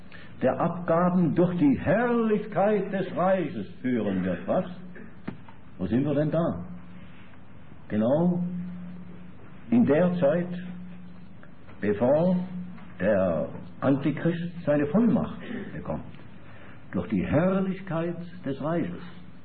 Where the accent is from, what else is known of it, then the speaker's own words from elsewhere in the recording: Switzerland; Ich als Schweizer darf ja ganz bescheiden fragen, euch deutsche Geschwister